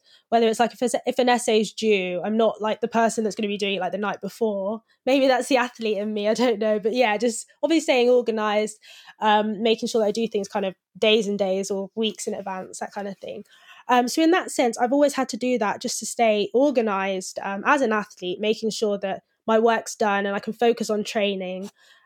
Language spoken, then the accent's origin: English; Coventry, West Midlands, United Kingdom; At my school, I was one of the minority. I went to a private school in Coventry.